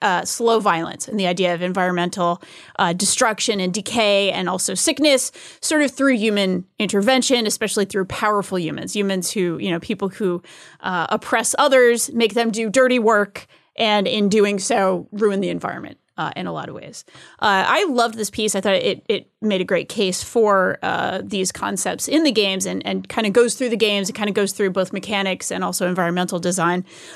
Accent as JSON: {"language": "English", "region": "New England", "country": "United States", "tie": "born or raised there", "said": "Growing up in New England, I used to go to whaling museum."}